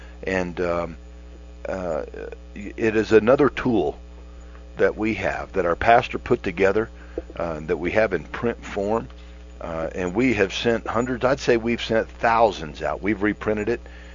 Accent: Florida, United States; growing up in Central Florida, John

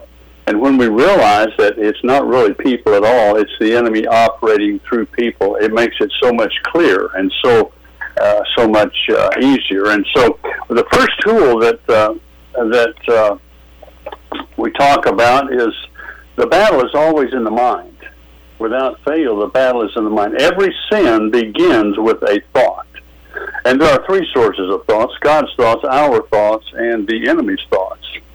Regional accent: Norman, Oklahoma, United States; I do ministry in my hometown near Oklahoma City, Norman

